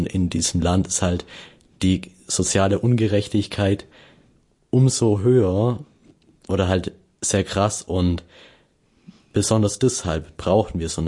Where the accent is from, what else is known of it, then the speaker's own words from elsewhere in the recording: Neu-Ulm, Bavaria, Germany; Also aus meiner Heimatstadt Neu-Ulm kenne ich ein Beispiel.